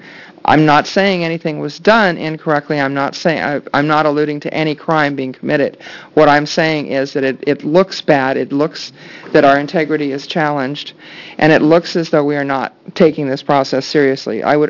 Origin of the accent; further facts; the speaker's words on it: Beaverton, Oregon, United States; I'm from Beaverton, Oregon